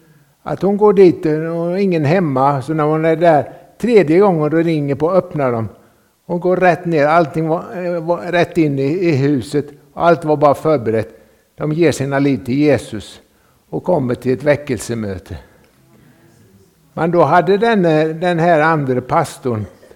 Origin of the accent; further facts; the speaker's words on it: Jönköping, Jönköping County, Sweden; och är man uppvuxen i Sverige så kallar man det för Smålands Jerusalem, och det är Jönköping, den stad är känd för alla sina kyrkor